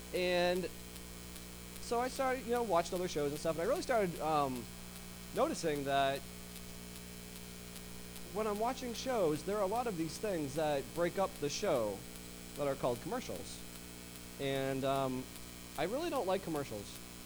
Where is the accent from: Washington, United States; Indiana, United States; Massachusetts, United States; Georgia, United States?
Massachusetts, United States; Boston; accent: Boston; now in New York, United States; So I'm not originally from New York. I'm originally from the Boston area, so is my wife, and we love Boston.